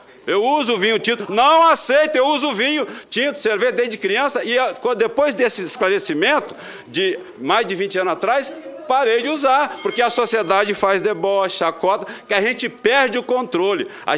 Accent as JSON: {"language": "Portuguese", "town": "Porto Alegre", "region": "Rio Grande do Sul", "country": "Brazil", "tie": "born or raised there", "said": "um cidadão comum que até os 21 anos nasci e morei em Porto Alegre, num bairro relativamente pobre, chama Partenon"}